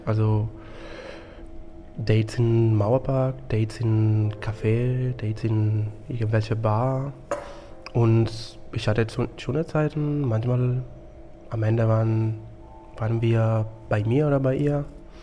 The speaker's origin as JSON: {"language": "German", "town": "Barcelona", "region": "Catalonia", "country": "Spain", "lives_now": "Berlin, Germany", "said": "Ich komme aus Barcelona und ich bin jetzt 32."}